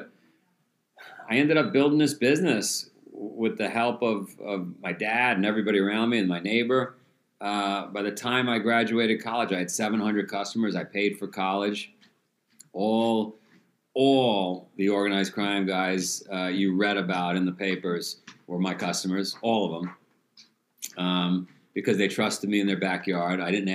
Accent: New York City, New York, United States; So I grew up in Queens, New York.

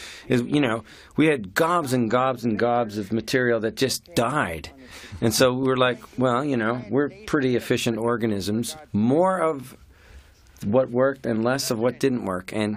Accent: Toronto, Ontario, Canada; It's kind of what I grew up watching in Toronto. I grew up in a very English household. You know, my father and my mother were from England

